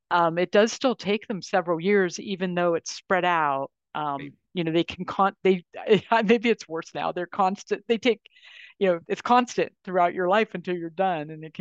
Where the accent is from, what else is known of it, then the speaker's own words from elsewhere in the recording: Ohio, United States; I grew up in Northeastern Ohio.